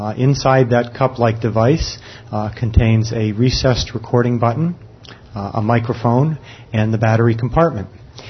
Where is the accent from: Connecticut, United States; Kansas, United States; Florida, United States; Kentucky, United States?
Connecticut, United States; I'm a pharmacist from Connecticut